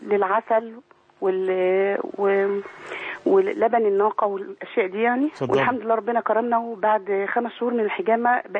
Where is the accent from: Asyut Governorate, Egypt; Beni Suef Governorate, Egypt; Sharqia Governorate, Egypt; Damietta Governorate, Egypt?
Beni Suef Governorate, Egypt; Beni Suef; أنا من بني سويف على فكرة، مش من ليبيا.